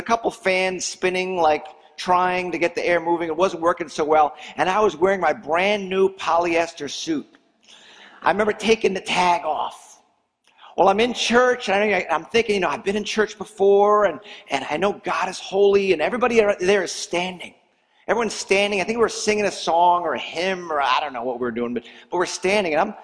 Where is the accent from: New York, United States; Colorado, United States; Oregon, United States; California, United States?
New York, United States; Port Washington; Well, I grew up in Port Washington, an awkward kid that never really felt like I fit in.